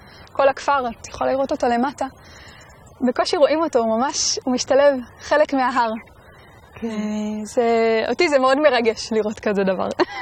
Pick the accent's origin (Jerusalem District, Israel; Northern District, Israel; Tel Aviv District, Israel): Jerusalem District, Israel; Motza; גדלתי במוצא, בבית של אמנים.